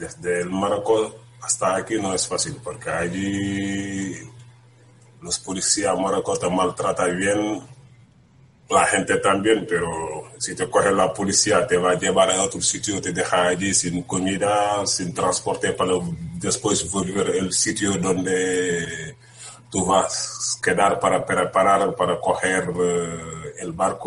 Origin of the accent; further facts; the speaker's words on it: Senegal; Spanish is a second language; now in Spain; Sí, yo soy de Senegal.